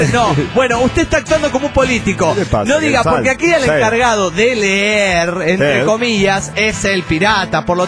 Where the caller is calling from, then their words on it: Caracas, Capital District, Venezuela; de Caracas, Venezuela.